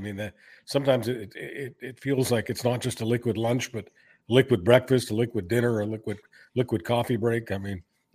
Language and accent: English; Canada; Hungarian Canadian because I guess that's what I officially would be. But I just think of myself as a Canadian.